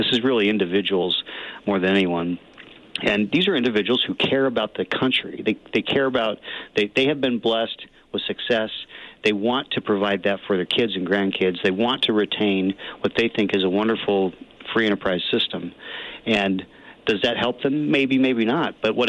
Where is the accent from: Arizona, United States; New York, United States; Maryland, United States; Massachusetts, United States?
Arizona, United States; Show Low; I grew up in Sholo, Arizona.